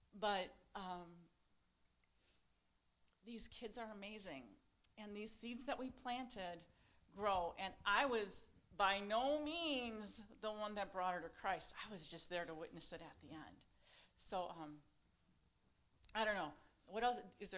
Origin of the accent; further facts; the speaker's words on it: United States; You try and explain to them that you're just a regular person, we're Americans